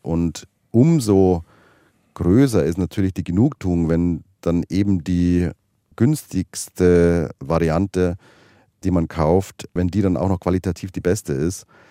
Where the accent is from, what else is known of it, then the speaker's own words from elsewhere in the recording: Bavaria, Germany; ich bin in Bayern aufgewachsen, auf dem katholischen Land.